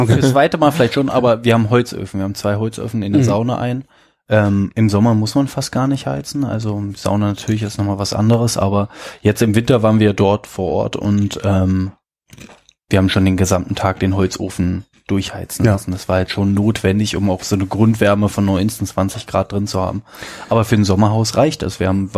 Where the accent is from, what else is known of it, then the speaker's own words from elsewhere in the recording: Berlin, Germany; wir sind ja beide Berliner